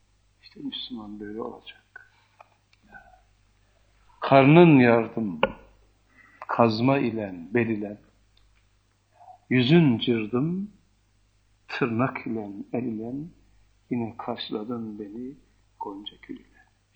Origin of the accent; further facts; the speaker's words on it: Erzurum, Turkey; Biz çocukluğumuz şeyde geçti. Sen Erzurum bilirsin. Bizim çocukluğumuz Erzurum'da geçti.